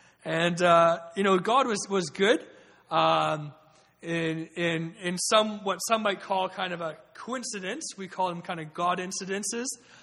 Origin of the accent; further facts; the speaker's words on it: Vancouver, British Columbia, Canada; I said, "Yeah, I am from Canada." She said, "Well, where?" And I said, "Vancouver."